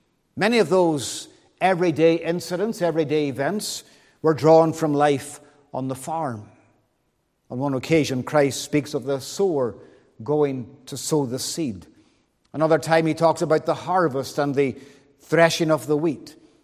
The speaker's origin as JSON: {"language": "English", "town": "Londonderry", "region": "Northern Ireland", "country": "United Kingdom", "lives_now": "Omagh, United Kingdom", "said": "I'm from Londonderry, as I've mentioned."}